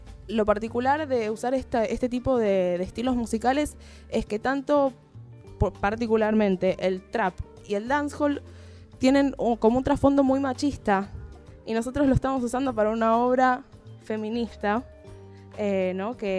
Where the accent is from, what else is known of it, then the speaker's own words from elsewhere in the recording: Mar del Plata, Buenos Aires Province, Argentina; moved away; yo soy de Mar del Plata, y cuando me vine a vivir acá